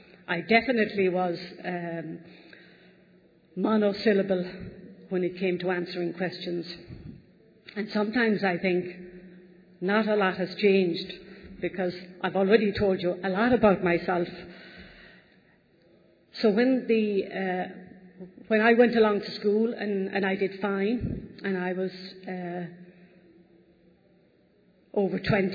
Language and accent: English; Ireland; I'm Irish, as you can imagine or can figure out. I've been told to speak very slowly. That's by my American friends who said they won't understand you.